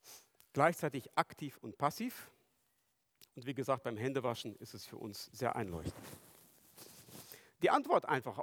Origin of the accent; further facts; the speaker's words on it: Germany; Das ist für uns als Deutsche etwas eigenartig, weil wir eine etwas andere Grammatik haben als die Griechen.